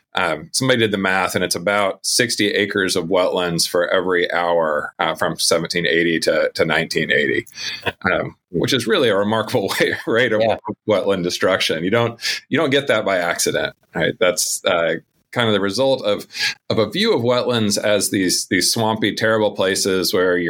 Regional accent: Lawrence, Kansas, United States; I grew up in Lawrence, Kansas, and spent just a ridiculous amount of my childhood outside playing in streams, playing in the woods

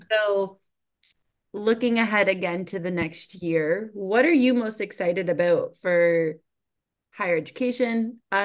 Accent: Canada; as a Canadian

